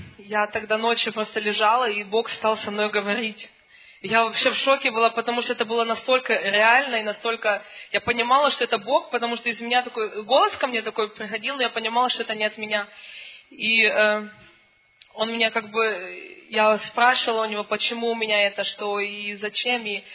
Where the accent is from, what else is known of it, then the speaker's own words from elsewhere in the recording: Cologne, North Rhine-Westphalia, Germany; я из Кёльна.